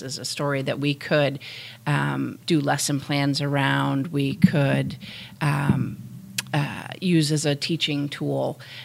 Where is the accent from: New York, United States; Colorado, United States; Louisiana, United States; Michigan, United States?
Michigan, United States; So thanks to the communities of Georgetown, and I'm originally from Michigan.